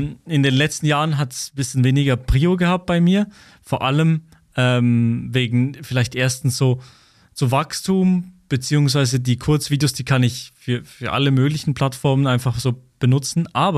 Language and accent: German; Switzerland; accent: Swiss German; ich habe auch lange Zeit Dialektvideos gemacht, in meinem komischen Schweizer Dialekt.